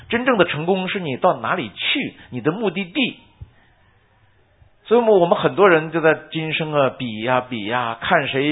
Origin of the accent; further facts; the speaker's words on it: China; 我记得我小时候在中国念书的时候，讲有一个说法哈